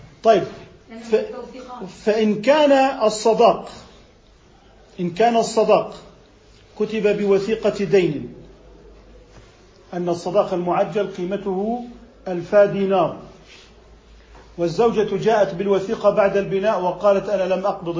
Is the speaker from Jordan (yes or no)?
yes; Jordan; ونحن عندنا في الأردن عرف بتأخير المهر المؤجل